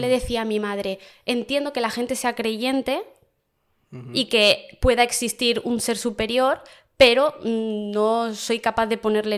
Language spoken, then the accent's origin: Spanish; Toledo, Castilla-La Mancha, Spain; born there; Pues soy catalano-manchega. Este es un concepto nuevo que me he inventado yo. Básicamente porque nací en Toledo, pero en mi corazón está Cataluña.